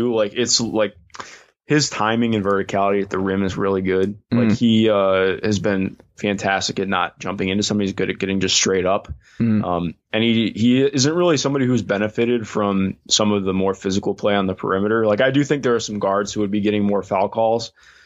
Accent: Cleveland, Ohio, United States; especially because I grew up in Cleveland. I still live there right now.

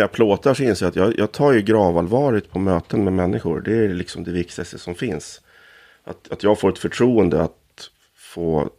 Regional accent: Norrland, Sweden; also born or lived in Stockholm; Jag är född i Kärrtorp, men känslan av uppväxtheten är ju i Norrland.

